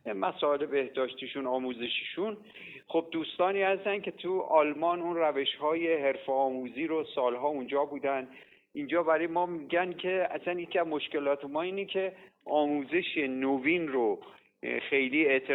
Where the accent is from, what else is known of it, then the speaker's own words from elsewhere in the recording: Hamadan, Iran; من همدانی هستم آخه